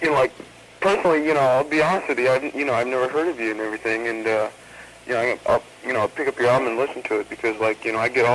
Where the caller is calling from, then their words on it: California, United States; Yeah. I'm from Orange County. And, you know, down here, you know, we don't get many of, I don't hear much Latin music down here